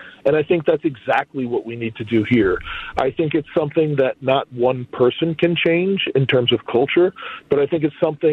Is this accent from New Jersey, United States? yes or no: yes; Newark, New Jersey, United States; obviously I'm from Newark